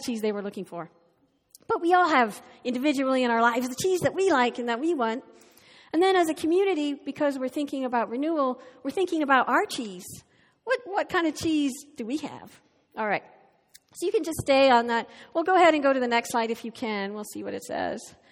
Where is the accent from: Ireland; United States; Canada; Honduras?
Ireland; As an Irish person who loves cheese and who totally gained a couple of pounds eating Irish cheese